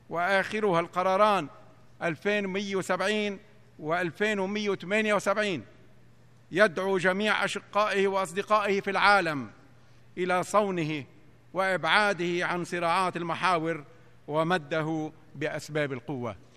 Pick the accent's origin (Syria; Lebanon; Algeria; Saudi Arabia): Lebanon; جئتكم حاملاً هموم بلدي لبنان الواقع في قلب منطقة تشهد أحداثاً هائلة